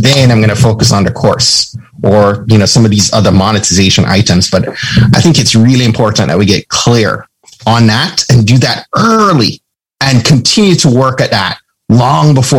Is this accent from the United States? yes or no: no; Jamaica; I'm from Jamaica.